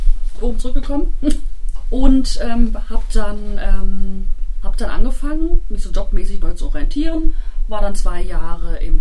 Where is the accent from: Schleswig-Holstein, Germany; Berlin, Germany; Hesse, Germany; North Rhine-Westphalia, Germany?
Hesse, Germany; Burguffeln; also born or lived in Kassel; bin fast 41, noch ein paar Tage bis dahin. Bin in Kassel aber geboren, aufgewachsen in Burguffeln bei Krebenstein.